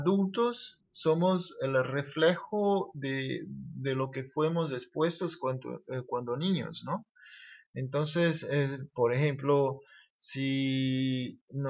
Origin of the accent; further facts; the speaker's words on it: Brazil; Spanish is a second language; also born or lived in United States; yo soy de Brasil, también estudié en Brasil secundaria, el pregrado yo hice en Brasil, me licencié en música en Brasil, después con becas fui a Estados Unidos, posgrado, maestría, doctorado en Oboe